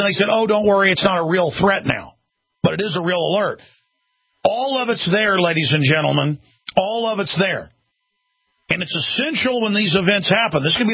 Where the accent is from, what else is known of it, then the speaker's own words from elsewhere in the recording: Dallas, Texas, United States; also born or lived in Rockwall; I remember growing up in Dallas, our house got robbed like once a year, and we were in a good neighborhood.